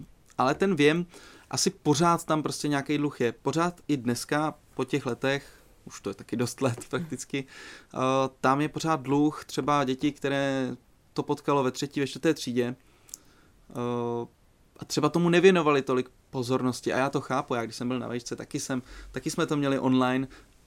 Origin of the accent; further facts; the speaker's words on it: Mladá Boleslav, Central Bohemian Region, Czechia; born there; also born or lived in Bílá pod Bezdězem; Přesně, tam jako narodil jsem se v Mladé Boleslavi.